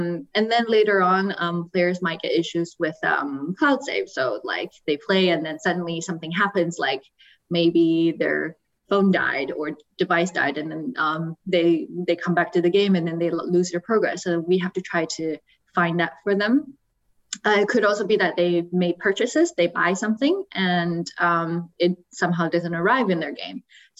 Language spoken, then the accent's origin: English; Canada; also born or lived in Taiwan / South Africa; Before that, I was in Canada. So I grew up in Canada, but I was born in Taiwan.